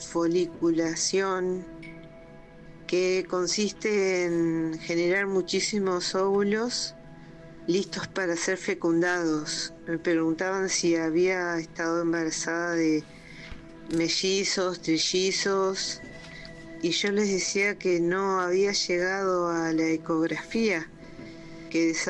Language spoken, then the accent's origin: Spanish; Argentina; soy de Argentina.